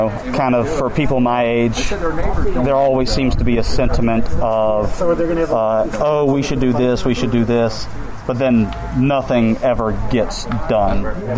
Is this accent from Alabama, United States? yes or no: yes; Mobile, Alabama, United States; I am from Mobile, Alabama.